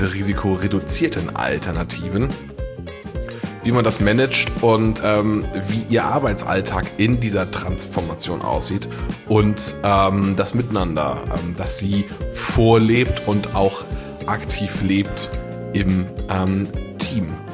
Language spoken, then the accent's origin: German; Bavaria, Germany; am Ammersee treffen, meiner alten Heimat.